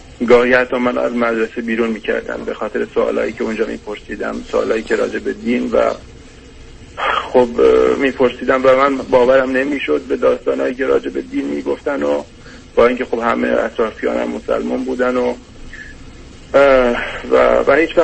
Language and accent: Persian; Iran; من 31 سالم هست، در یک خانواده سنتی پرجمعیت در یه شهر کوچیک در ایران متولد شدم و اونجا بزرگ شدم.